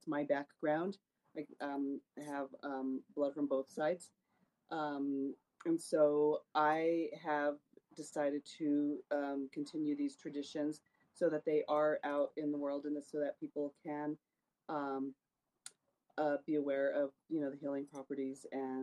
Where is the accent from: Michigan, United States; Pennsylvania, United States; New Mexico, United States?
New Mexico, United States; Taos; now in Santa Fe, United States; So here in northern New Mexico, we're at about 7,000 feet in Santa Fe. I'm originally from Taos